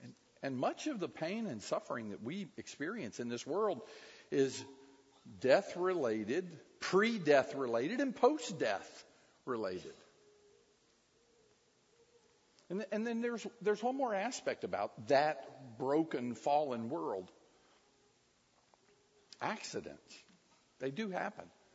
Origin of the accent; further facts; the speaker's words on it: Tampa, Florida, United States; when I was a boy, I grew up here in Tampa.